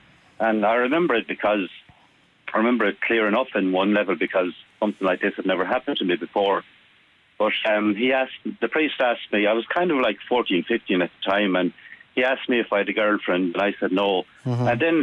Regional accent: Connacht, Ireland; Yeah. Well, I grew up in North Roscommon, just on the Mayo border

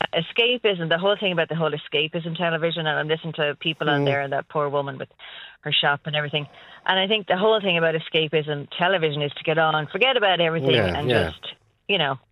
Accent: Blackrock, Leinster, Ireland; moved away; Well, I'm from Blackrock originally, and it's just something I do on a Sunday, just connects me to home.

